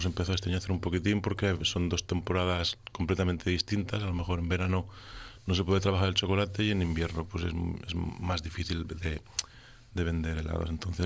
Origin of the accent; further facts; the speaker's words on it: Bierge, Aragon, Spain; Somos de Vierge los dos y parte de este proyecto vino porque nos queríamos quedar a vivir en Vierge, que era el pueblo de mis padres y el pueblo de sus padres.